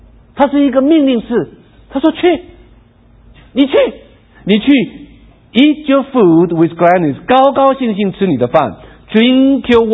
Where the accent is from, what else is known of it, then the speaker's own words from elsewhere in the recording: China; 我们中国人讲一句话叫做好死不如赖活着，就是这个意思。